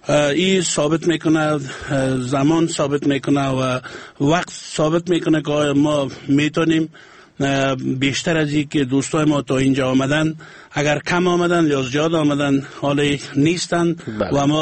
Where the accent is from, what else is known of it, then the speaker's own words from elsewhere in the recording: Afghanistan; ما از افغانستان هستیم و مردم افغانستان هستیم، یکی از این کشور هستیم.